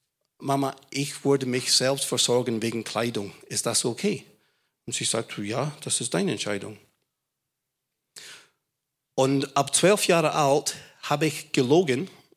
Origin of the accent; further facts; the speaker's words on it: Scotland, United Kingdom; German is a second language; Ich bin im Schottland aufgewachsen.